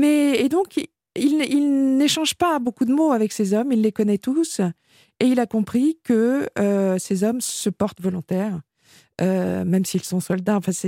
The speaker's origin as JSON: {"language": "French", "town": "Paris", "region": "Île-de-France", "country": "France", "moved": "as an adult", "lives_now": "London, United Kingdom", "said": "l'énorme émotion que je ressentais en tant que Française et Parisienne, et la Française de l'étranger, puisque j'ai passé la moitié de ma vie maintenant à Londres"}